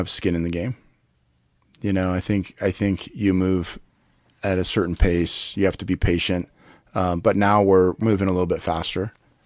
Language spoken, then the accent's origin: English; Colorado, United States; Well, I'm from Colorado and you know, a lot of the people that work with us and work for us and our partners are, so we're proud.